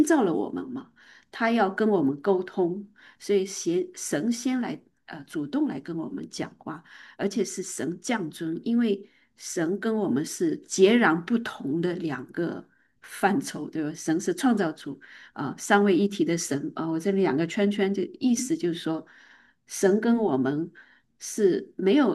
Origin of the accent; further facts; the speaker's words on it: China; 或者我们中国人经常说的